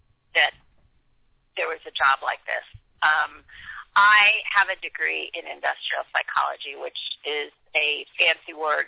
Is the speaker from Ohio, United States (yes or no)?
no; Kansas, United States; I grew up in Kansas.